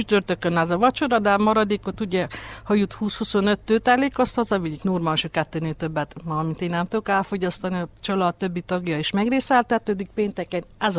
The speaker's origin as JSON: {"language": "Hungarian", "town": "Csíkszentdomokos", "region": "Harghita", "country": "Romania", "lives_now": "Csíkmadaras, Romania", "said": "Én Csíkszentdomokosról kerültem ide, itt amit elsajátítottam, évek óta megtanultam."}